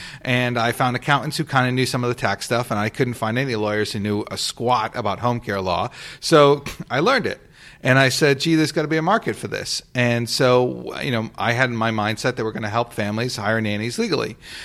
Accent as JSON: {"language": "English", "town": "Fall River", "region": "Massachusetts", "country": "United States", "said": "I'm a Massachusetts guy, south of Boston, a city called Fall River."}